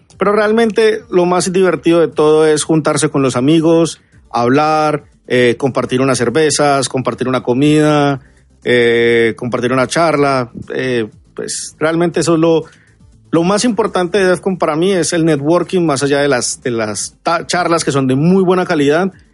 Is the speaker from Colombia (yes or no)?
yes; Colombia; soy de Colombia